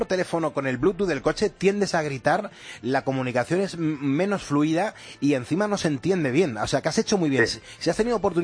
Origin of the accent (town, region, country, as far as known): Spain